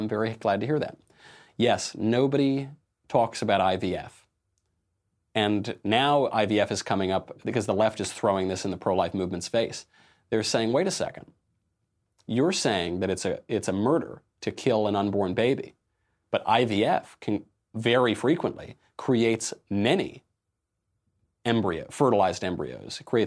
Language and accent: English; New York City, New York, United States; So I just as a New Yorker, as a descendant of Italian heritage, I just want to say, please don't blame him on us.